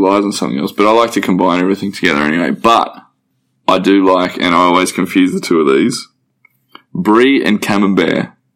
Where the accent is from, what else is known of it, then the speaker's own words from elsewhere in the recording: Sydney, New South Wales, Australia; I grew up in Sydney, but my grandmother lives on the Central Coast who I come up and visit regularly, and I've got a lot of friends on the coast too, so I spend a lot of time up here.